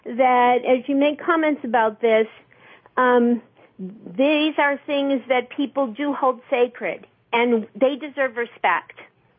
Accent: Massachusetts, United States; I'm a convert to the church of more than 30 years. I grew up in Massachusetts.

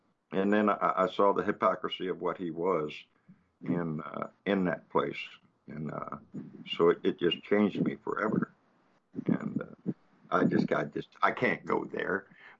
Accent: Corpus Christi, Texas, United States; also born or lived in Guantanamo, Cuba / New Orleans, United States; I grew up here in Corpus Christi a lot. I was a Navy brat, born in Guantanamo, Cuba, and floated around, but was basically here between Corpus Christi and New Orleans.

